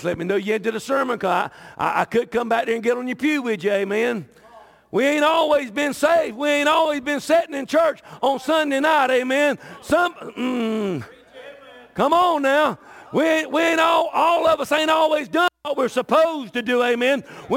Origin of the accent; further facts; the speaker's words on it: Myrtle Beach, South Carolina, United States; I grew up in Myrtle Beach.